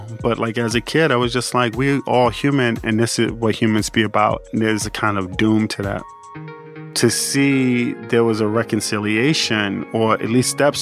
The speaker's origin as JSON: {"language": "English", "region": "New York", "country": "United States", "said": "but in New York, and as a New Yorker in particular, this is my black hole. I feel some kinds of way about New York."}